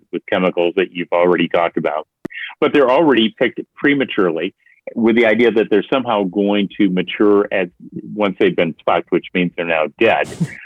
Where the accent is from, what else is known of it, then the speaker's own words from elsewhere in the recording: Iowa, United States; growing up in Iowa, I know what sweet corn tastes like.